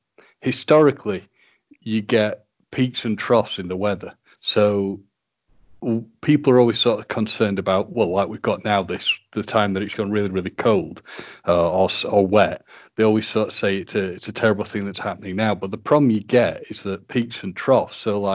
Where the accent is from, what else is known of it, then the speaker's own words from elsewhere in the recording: United Kingdom; Being very British, we are in fact going to be discussing the weather